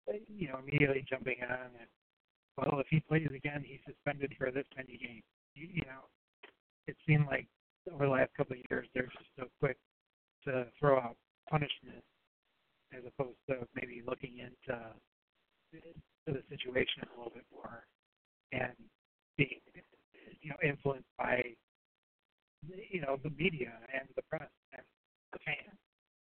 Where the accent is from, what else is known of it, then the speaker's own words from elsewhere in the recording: New Lenox, Illinois, United States; Two guys from my hometown of New Lenox, Illinois, were indicted.